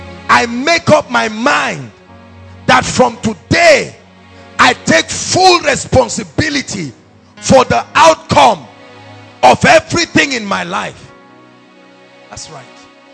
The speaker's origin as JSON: {"language": "English", "region": "Kogi", "country": "Nigeria", "said": "I come from a family where no one has risen. Excuses here and there. We are from Kogi State, that's why. Excuses here and there. We're from the north, that's why."}